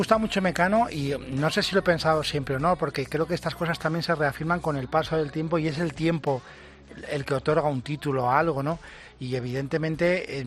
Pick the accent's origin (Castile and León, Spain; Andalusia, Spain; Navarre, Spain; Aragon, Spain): Castile and León, Spain; Moradillo; yo soy de Moradillo, de un pueblo de Burgos